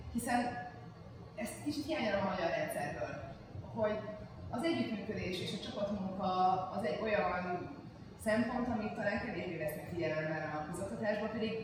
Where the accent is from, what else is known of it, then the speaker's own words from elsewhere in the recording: Hungary; also born or lived in Canada; Kanadába születtem, édesapám egy posztdoktori képzést csinált a Montreali Egyetemen, és én kisgyerekként éltem kint, szóval elég fiatalon költöztem haza, már az óda közepén is itthon tanultam.